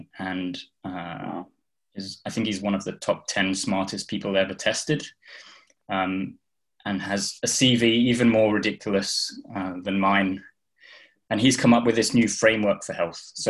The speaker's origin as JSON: {"language": "English", "region": "England", "country": "United Kingdom", "said": "obviously I'm English, but I went over there to study"}